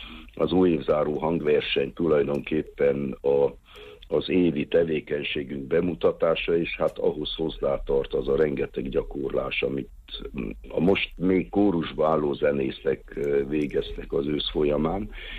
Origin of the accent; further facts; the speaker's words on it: Târgu Mureș, Mureș County, Romania; hiszen marosvásárhelyiként én a 60-as évek végén oda jártam hegedű órákra, szóli órákra